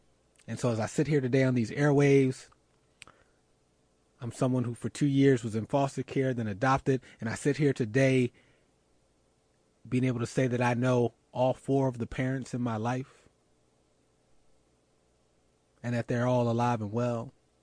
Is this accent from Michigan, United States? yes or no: no; Philadelphia, Pennsylvania, United States; who is an NFL player for my hometown Philadelphia Eagles